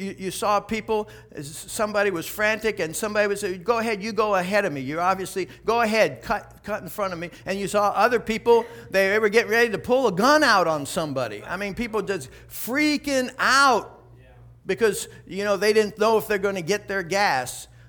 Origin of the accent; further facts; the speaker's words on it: Florida, United States; I was born in Florida, lived here pretty much my whole life.